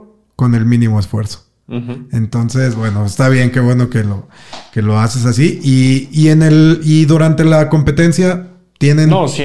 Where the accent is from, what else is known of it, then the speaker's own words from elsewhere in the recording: Mexico; sí, soy mexicano, pero no de esos